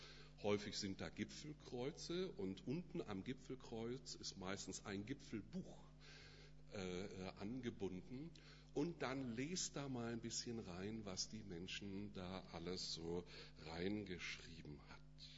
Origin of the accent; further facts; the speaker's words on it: Baden-Württemberg, Germany; now in Northern Germany; Dort, wo ich aufgewachsen bin, waren die Alpen zumindest bei schönem Wetter in Sichtweite. Wir haben in unserer Stadt einen Hausberg, der Hohentwiel.